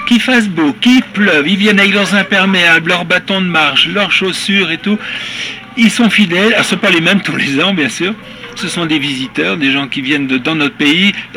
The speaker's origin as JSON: {"language": "French", "region": "Auvergne-Rhône-Alpes", "country": "France", "said": "Ici, on est des Velaves, donc on a réuni cette année des troupeaux"}